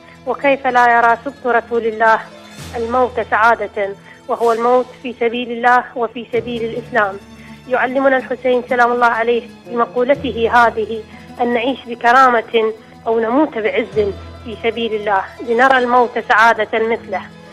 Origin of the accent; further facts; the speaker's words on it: Iraq; من العراق.